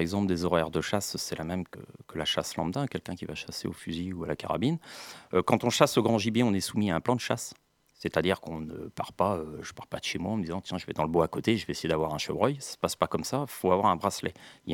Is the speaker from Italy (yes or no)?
no; Brittany, France; moi, je suis breton, j'habite en Bretagne.